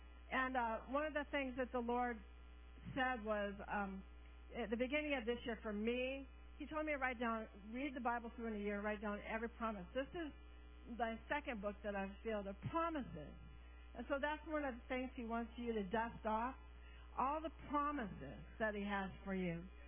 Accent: Portland, United States; Okay, it's cold, all right. But, you know, hey, we're from Portland, and I don't think it's that bad.

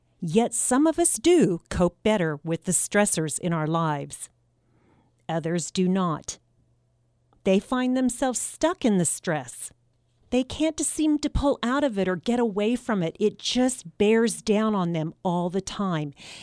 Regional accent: Kansas, United States; Maybe there was a natural disaster, such as we have here in my home state of Kansas, where I broadcast from.

